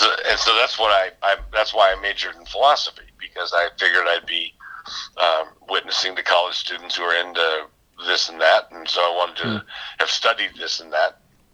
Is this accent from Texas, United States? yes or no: no; Annapolis, Maryland, United States; I grew up, my hometown was Annapolis, Maryland.